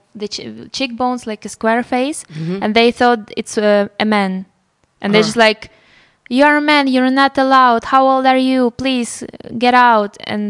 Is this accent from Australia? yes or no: no; Odesa, Odesa Oblast, Ukraine; English is a second language; also born or lived in Vinnytsia; So originally I was born in Vinnytsia, so it's like middle of Ukraine.